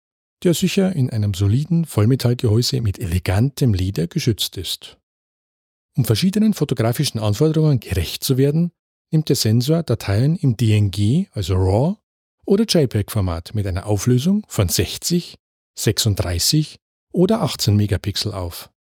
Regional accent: Munich, Bavaria, Germany; Ich bin stolz, dass meine Heimatstadt München gleich zwei

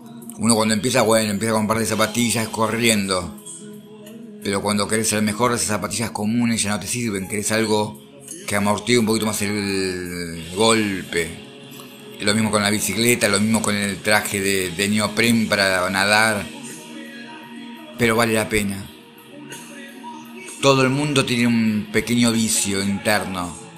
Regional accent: Argentina; yo soy de Argentina

